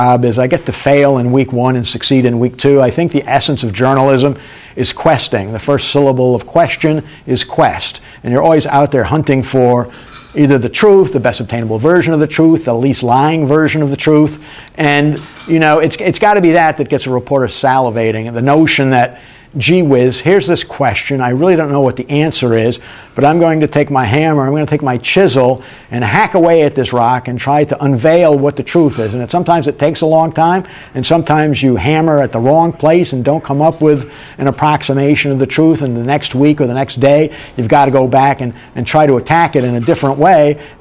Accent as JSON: {"language": "English", "region": "Rhode Island", "country": "United States", "tie": "born or raised there", "also_born_or_lived": "Connecticut", "said": "growing up in Connecticut and Rhode Island, I got involved in community journalism. And after I came to BU to study journalism, I went back to my hometown of Rhode Island and ran the weekly newspaper there."}